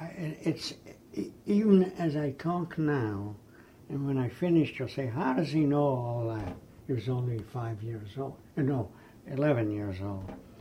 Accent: Vasilishok, Grodno Region, Belarus; now in United States; I came from Grodno Gubernia. And the name of the town is Vasilishok.

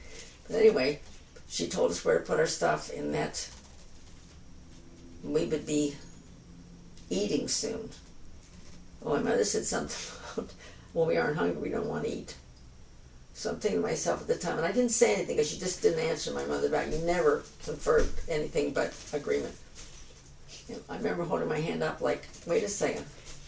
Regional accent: Canada; now in United States; And I didn't consider myself an immigrant because I was only from Canada.

